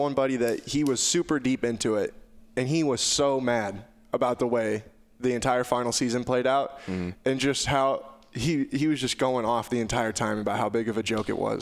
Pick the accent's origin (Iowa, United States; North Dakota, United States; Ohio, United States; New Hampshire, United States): Iowa, United States; told him I was from Southwest Iowa